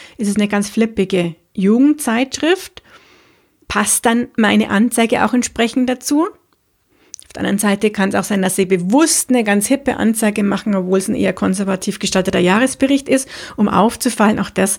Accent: Munich, Bavaria, Germany; bin ich eine Münchnerin, das heißt in München geboren und aufgewachsen. Ich liebe auch diese Stadt, mag sie total gern

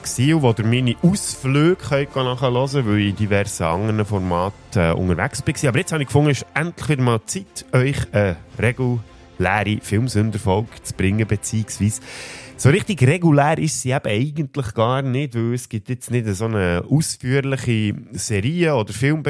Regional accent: Switzerland; das Zitat aus dem Film Nickel Boys, wo ja anfangs des Jahres bei uns in der Schweiz rausgekommen ist.

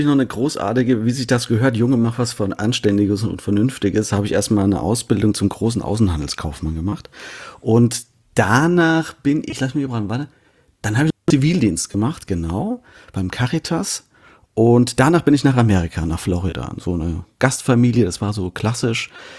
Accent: Künzell, Hesse, Germany; also born or lived in Fulda; Nein, in Fulda geboren und in Künzell aufgewachsen, genau.

